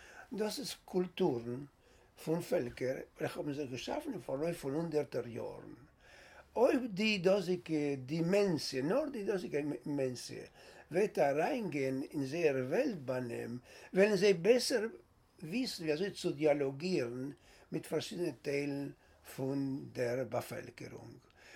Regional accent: Buenos Aires, Argentina; German is a second language; moved away; also born or lived in Israel / United States; Buenos Aires. Von dort bin ich gekommen in Kibbutz und gewesen in Kibbutz etliche Jahre.

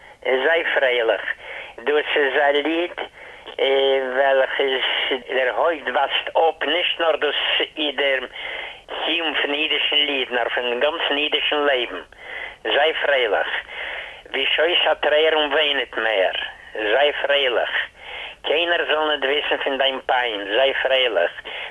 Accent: Bessarabia, Moldova; born there; German is a second language; Ich bin geboren in Bessarabien. Weißt ihr, also Gegend ist so in Moldova.

